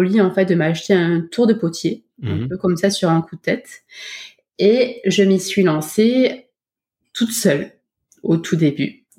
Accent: Agen, Nouvelle-Aquitaine, France; Et je suis d'Agen.

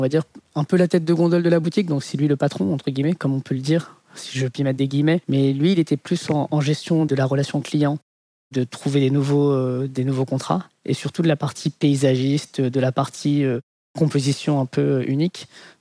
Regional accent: France; Même si on a grandi en France, mon frère et moi, on a grandi avec ce que moi je considère comme étant des valeurs mauriciennes. Donc je suis d'origine mauricienne, mais également d'origine indienne.

